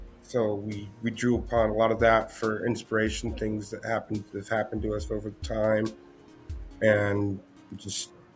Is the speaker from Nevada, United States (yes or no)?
yes; Las Vegas, Nevada, United States; Well, I'm from Las Vegas, Nevada.